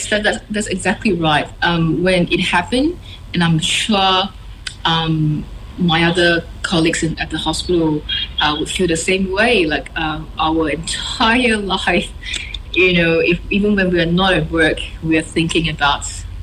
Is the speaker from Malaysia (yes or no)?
yes; Malaysia; And I grew up in Malaysia. We are a developing country, and we deal with epidemics, pandemics all the time